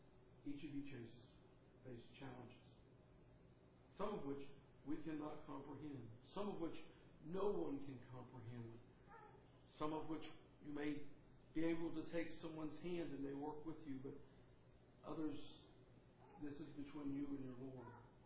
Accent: the South, United States; accent: Southern; you can tell by my voice, that I'm not from Wisconsin, okay? I'm from the South, and I can be more Southern if you'd like me to.

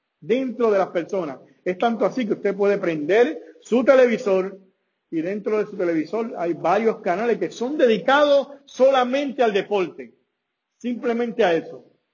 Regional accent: Puerto Rico; Yo soy puertorriqueño, yo vengo de Puerto Rico

